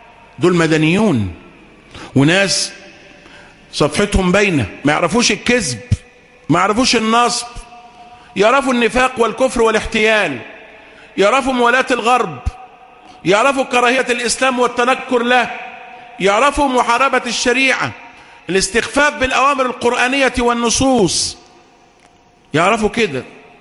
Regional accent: Egypt; احنا مصريين ناس أهل حريات

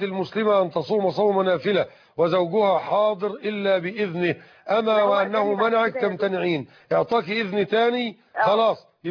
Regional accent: Egypt

